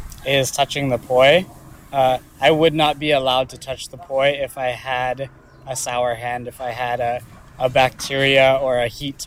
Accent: Hawaii, United States; the connection that I have to poi is growing up on the North Shore is I grew up in what used to be the and what is now the breadbasket for poi production and distribution in the state of Hawaii.

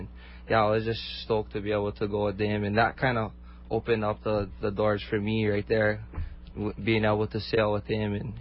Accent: Kohala, Hawaii, United States; now in Kauai, United States; I'm originally from Big Island. I grew up, born and raised in Kohala on the north shore of Big Island, and I've lived here on Kauai for the last 5 years

